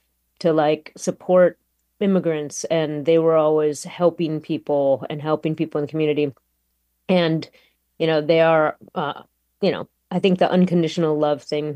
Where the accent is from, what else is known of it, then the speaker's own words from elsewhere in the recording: Chicago, Illinois, United States; I was, born and raised in Chicago, and to a Pakistani father who grew up Muslim, born in India, migrated. My mother from Lima, Peru, grew up Catholic. They came to America.